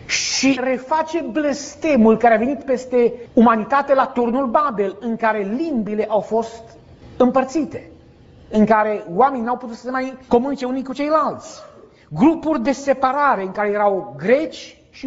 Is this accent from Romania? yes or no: yes; Romania; Noi, pentru că suntem români, avem limba noastră și națiunea noastră